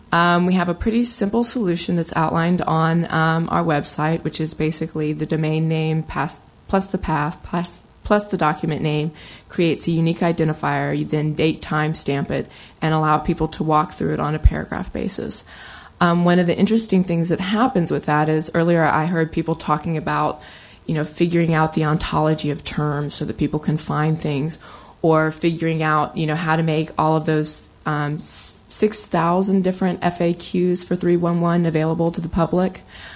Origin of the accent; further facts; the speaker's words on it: Austin, Texas, United States; I'm with the League of Technical Voters, and I'm actually from Austin, Texas.